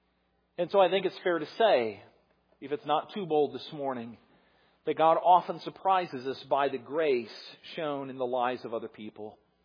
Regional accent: Midwest, United States; In the small community I grew up in the Midwest, almost everyone in our church was, or everyone in our community was religious.

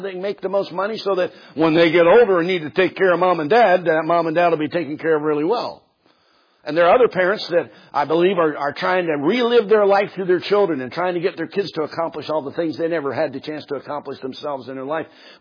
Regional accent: Philadelphia, Pennsylvania, United States; I was preaching in a church just south of where I grew up in Philadelphia

